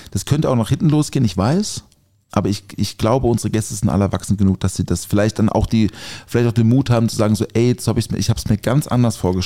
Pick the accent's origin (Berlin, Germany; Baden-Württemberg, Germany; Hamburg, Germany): Baden-Württemberg, Germany; Bötzingen; aus Bötzingen, liebe Grüße in meiner Heimat.